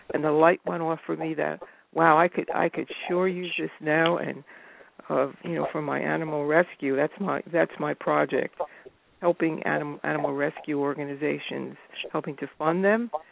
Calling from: Chatham, New Jersey, United States; Chatham, New Jersey.

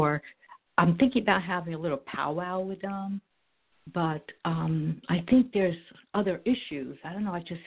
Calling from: New Jersey, United States; New Jersey.

